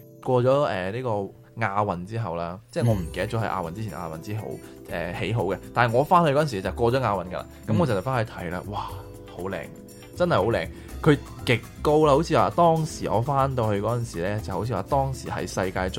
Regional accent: Guangzhou, Guangdong, China; moved away; 咁大家知道我係廣州人啦。

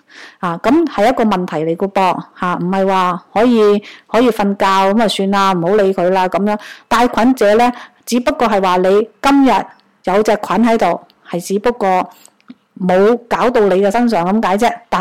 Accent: China; 尤其是我哋中国人咧，就要啊要明白呢

